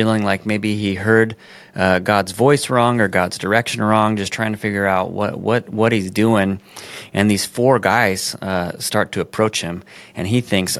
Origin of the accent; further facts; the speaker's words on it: Denver, Colorado, United States; I grew up in Denver, Colorado